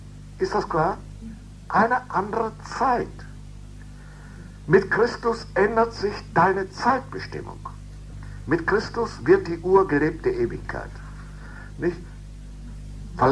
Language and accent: German; North Rhine-Westphalia, Germany; Bei uns in Westfalen sagte man